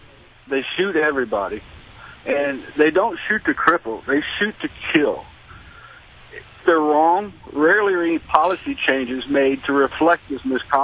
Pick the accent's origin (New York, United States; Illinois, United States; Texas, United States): Texas, United States; Dallas; born there; Well, I was born in Dallas